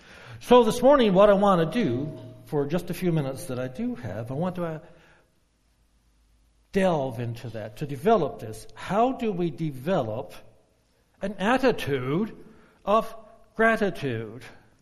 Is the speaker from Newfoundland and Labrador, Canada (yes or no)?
yes; Newfoundland and Labrador, Canada; I remember back when I was just a wee lad growing up in Newfoundland.